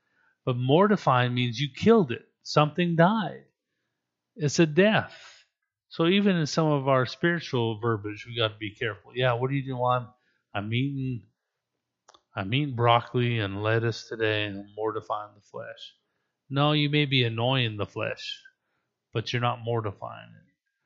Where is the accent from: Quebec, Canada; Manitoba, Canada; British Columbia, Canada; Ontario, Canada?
British Columbia, Canada; Now, I grew up in Canada, northern British Columbia, with a hunting dad.